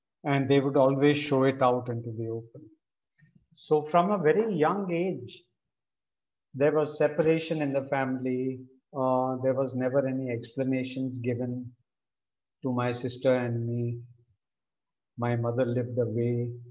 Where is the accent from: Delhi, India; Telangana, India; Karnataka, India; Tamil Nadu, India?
Delhi, India; New Delhi; and I'm from New Delhi, India.